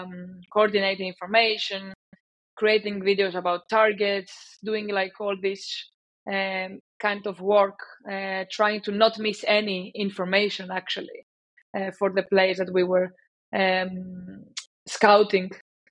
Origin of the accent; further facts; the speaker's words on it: Greece; English is a second language; also born or lived in Cardiff; You know, I come from Greece. I had 1 year in Cardiff doing a master's degree.